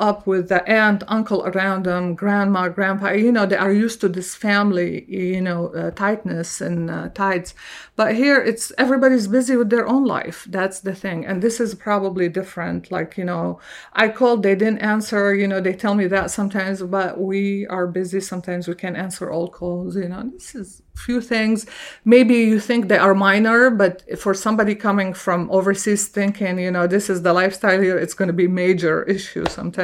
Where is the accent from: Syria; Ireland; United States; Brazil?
Syria; you know I'm from Syria.